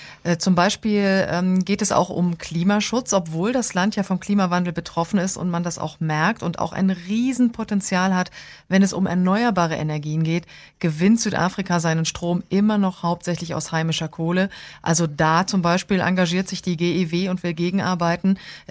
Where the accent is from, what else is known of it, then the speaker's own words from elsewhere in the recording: Germany; moved away as an adult; now in Johannesburg, South Africa; da muss man sich dran gewöhnen, wenn man als Deutscher dann hierher zieht